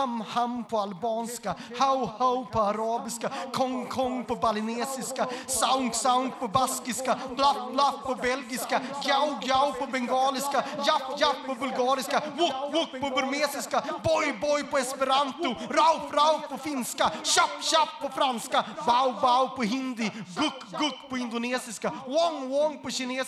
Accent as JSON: {"language": "Swedish", "country": "Sweden", "said": "Vi är svenskar. Vi är en del av det folk som seglade ut på de stora haven med upptäcktslusta och rent mod."}